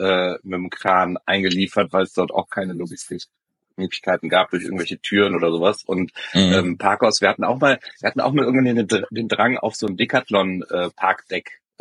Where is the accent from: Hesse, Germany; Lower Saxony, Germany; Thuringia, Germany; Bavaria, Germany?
Hesse, Germany; Frankfurt; born there; als gebürtige Frankfurter sehen das nicht als Skyline